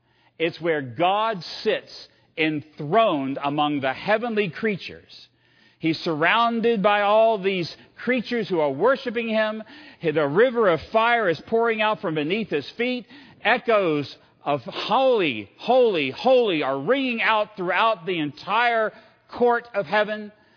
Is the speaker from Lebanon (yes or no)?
no; Virginia, United States; Now, I come from Virginia. And I hate to tell you this, but we have the best state flag in the Union.